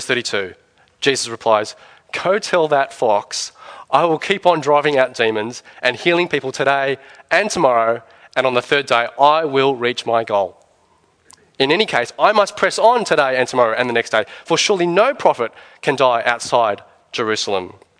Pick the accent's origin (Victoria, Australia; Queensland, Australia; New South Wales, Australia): New South Wales, Australia; one of my sins, I guess, is that I grew up on the North Shore. And I went to a school called Knox Grammar School